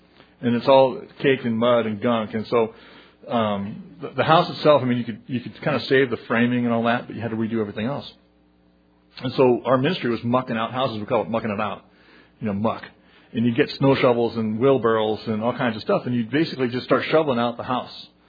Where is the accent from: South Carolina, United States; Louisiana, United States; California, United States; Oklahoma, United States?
California, United States; yeah, we're from California.